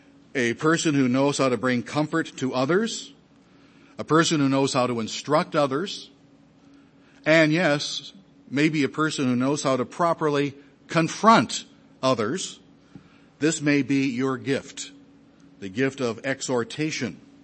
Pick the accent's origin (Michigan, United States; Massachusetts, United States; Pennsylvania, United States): Michigan, United States; Detroit; Back home in where I grew up in the Detroit area, I used to pastor Detroit before moving here.